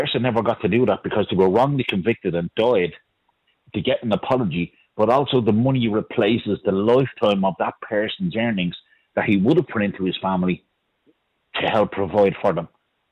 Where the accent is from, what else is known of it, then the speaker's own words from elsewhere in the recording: Ireland; as an Irish man and as a grandfather as a man who was in the Irish Army